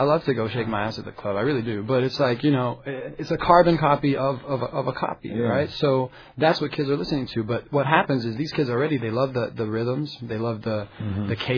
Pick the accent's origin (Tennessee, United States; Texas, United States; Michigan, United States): Tennessee, United States; I'm Palestinian. I was raised in Tennessee.